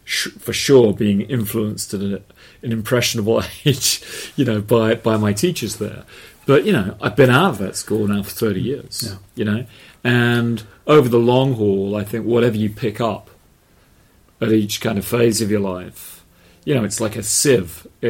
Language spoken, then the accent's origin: English; Potters Bar, East of England, United Kingdom; also born or lived in Barnet / United States; so I was born in Barnet, North London, and grew up in Potter's Bar. Barnet is just inside the Greenbelt. Potter's Bar is one of the very first band of commuter towns